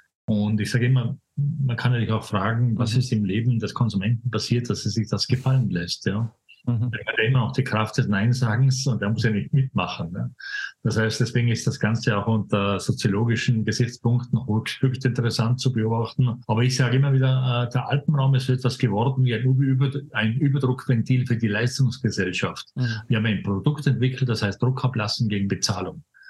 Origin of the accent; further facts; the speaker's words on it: Tyrol, Austria; hier speziell jetzt in meinem Heimatland Tirol